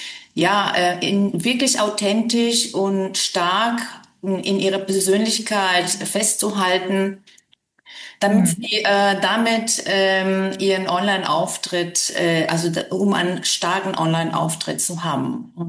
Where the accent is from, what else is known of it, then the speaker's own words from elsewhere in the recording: Venezuela; German is a second language; also born or lived in Argentina; now in Hamburg, Germany; Ich habe ein bisschen so diesen Akzent, als ein bisschen Französisch wird mir manchmal nachgesagt. Ich bin Südamerikanerin. Ich bin in Argentinien geboren, in Venezuela aufgewachsen und kam auch ziemlich jung nach Deutschland. Und lebe jetzt in Hamburg